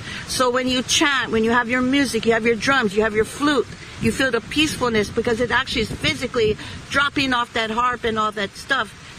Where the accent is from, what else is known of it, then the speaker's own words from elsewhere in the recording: United States; I'm pleading out to you as an American